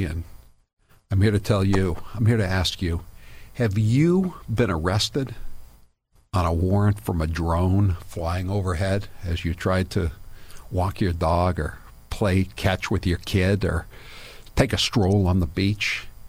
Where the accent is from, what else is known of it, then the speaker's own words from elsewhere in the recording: Maine, United States; I grew up around seals in Casco Bay, you know.